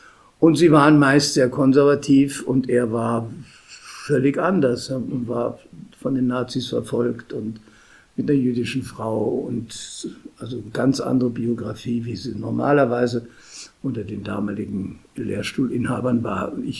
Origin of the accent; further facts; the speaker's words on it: Munich, Bavaria, Germany; als Münchner ist man eher woanders hin orientiert.